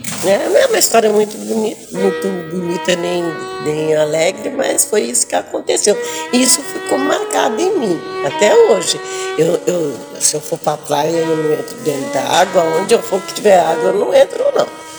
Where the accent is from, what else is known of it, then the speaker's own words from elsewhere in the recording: Agudos, São Paulo, Brazil; born there; eu tenho 74 anos e nasci em Agudos, estado de São Paulo.